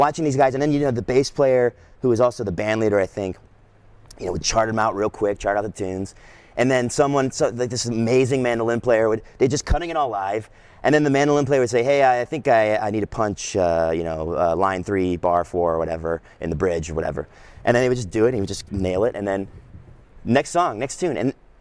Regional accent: Austin, Texas, United States; I'm from Austin. I've always been there.

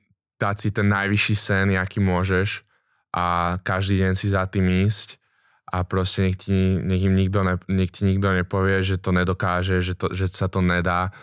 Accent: Bratislava, Bratislava Region, Slovakia; tým pádom, že som vyrastal v Bratislave

